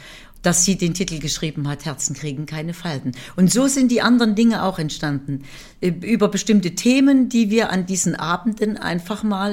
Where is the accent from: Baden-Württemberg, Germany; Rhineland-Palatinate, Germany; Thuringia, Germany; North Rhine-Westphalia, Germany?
Thuringia, Germany; Weimar; von da an war ich natürlich immer bei meiner Familie und in meiner Heimatstadt Weimar